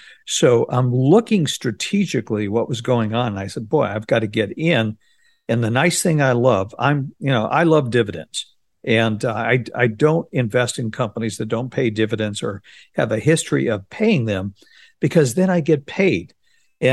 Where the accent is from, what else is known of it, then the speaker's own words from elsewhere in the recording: Arizona, United States; now in San Diego, United States; I grew up in Arizona. We used to come over here during spring break or during the summers for vacation.